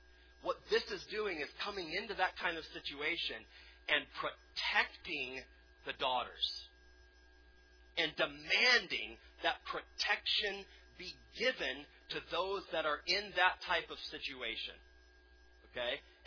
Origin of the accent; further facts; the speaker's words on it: South Carolina, United States; I read this week some old laws, I'm from South Carolina. I was curious to see, you know, old South Carolina laws.